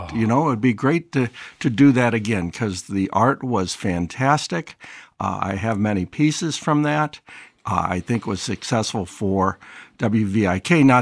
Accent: Iowa City, Iowa, United States; Grew up in Iowa City on a dairy farm. The dairy farm is outside of Iowa City, but now surrounded by Iowa City

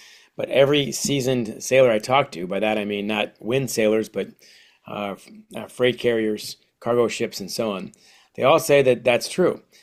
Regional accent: Ann Arbor, Michigan, United States; I grew up here. I grew up in Ann Arbor, Michigan. And my parents got a place up north, as we say, on the lakes. We all grew up on the Great Lakes

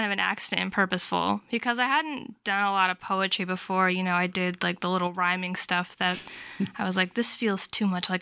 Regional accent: Davenport, Iowa, United States; I'm from Davenport.

